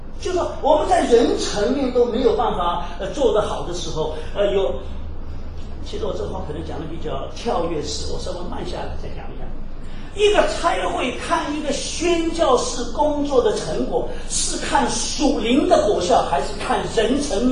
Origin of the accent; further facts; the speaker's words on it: Shanghai, China; 因为我自己的家庭，我上海人，我们世家就是做生意的嘛